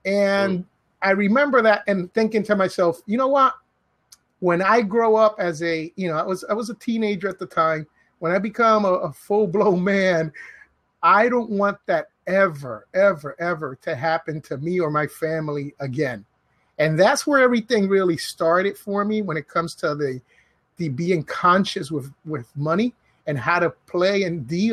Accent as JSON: {"language": "English", "town": "Jersey City", "region": "New Jersey", "country": "United States", "also_born_or_lived": "Bronx / Puerto Rico", "said": "And I'm actually originally from Jersey City, New Jersey. And I lived a few years in the Bronx"}